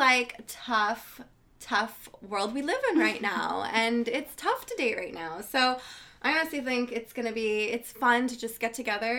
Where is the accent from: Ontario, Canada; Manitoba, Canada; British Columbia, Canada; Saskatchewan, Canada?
Ontario, Canada; Oakville; now in Toronto, Canada; So I grew up in Oakville.